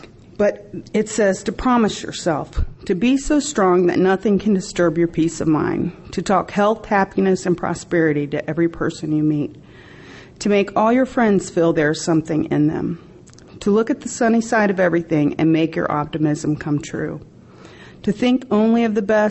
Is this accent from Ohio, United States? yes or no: yes; Athens, Ohio, United States; I'm from Athens, Ohio, and I have some friends in the audience, thank goodness.